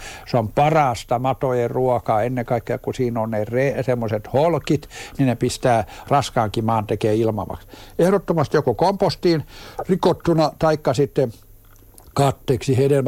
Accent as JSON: {"language": "Finnish", "town": "Perniö", "region": "Southwest Finland", "country": "Finland", "tie": "born or raised there", "said": "No lapsena Perniössä asuneena tiedän"}